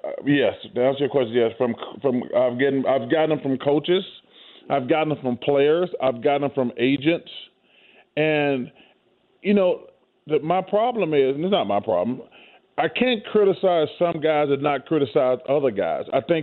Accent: Alabama, United States

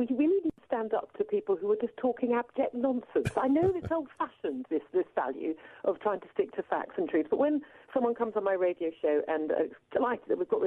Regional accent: United Kingdom; To be fair, we're British.

